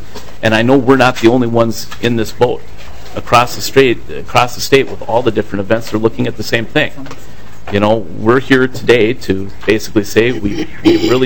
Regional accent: Delano, United States; It's our hometown. I grew up in Delano.

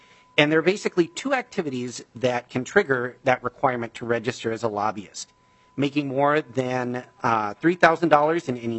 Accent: Bloomington, Minnesota, United States; If I make $3,001 lobbying the city council in my hometown of Bloomington, I have to register as a lobbyist.

